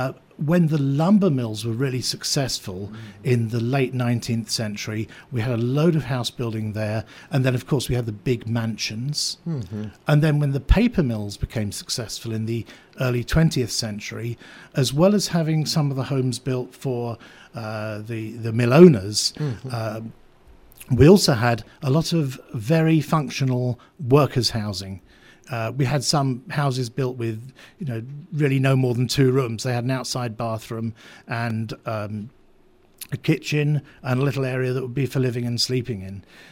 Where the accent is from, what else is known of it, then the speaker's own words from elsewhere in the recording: London, United Kingdom; And where I'm from London, and like the great Chicago fire of 1871, we had a great fire of London in 1666.